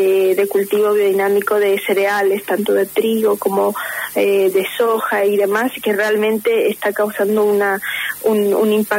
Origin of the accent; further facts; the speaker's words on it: Quito, Pichincha, Ecuador; Yo soy de Ecuador, de la capital, Quito.